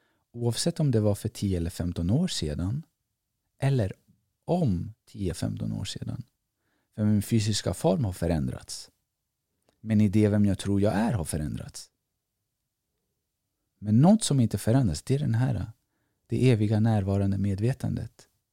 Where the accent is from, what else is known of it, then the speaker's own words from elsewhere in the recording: Greece; now in Sweden; Jag är grek